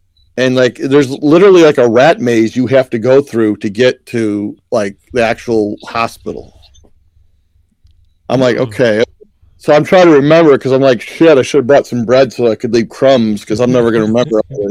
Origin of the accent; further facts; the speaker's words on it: New York, United States; I go by instincts. I'm from New York. And that's how we do it, by instincts.